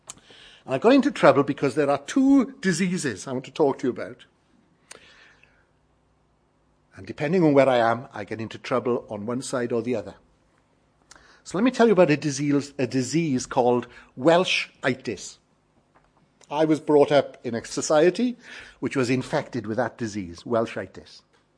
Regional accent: Wales, United Kingdom; as I was growing up in Wales, Sunday morning, congregation, very small.

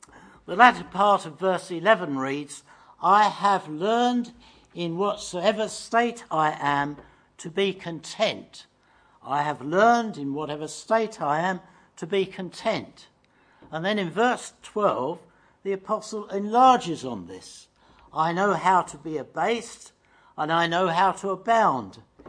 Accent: England, United Kingdom; As an Englishman, I have a reputation, as others do, of always speaking about the weather.

